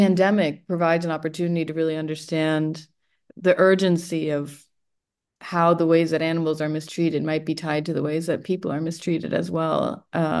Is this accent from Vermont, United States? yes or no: yes; Vermont, United States; So a formative experience of mine growing up in Vermont was being a part of the 4-H and getting to exhibit brown Swiss dairy cows.